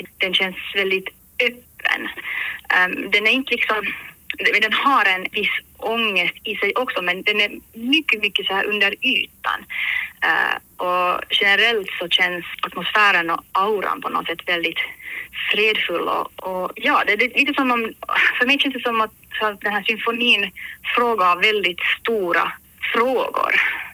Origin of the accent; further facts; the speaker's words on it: Helsinki, Uusimaa, Finland; Jag kommer från Finland. Jag bor i Helsingfors och här är jag också uppvuxen.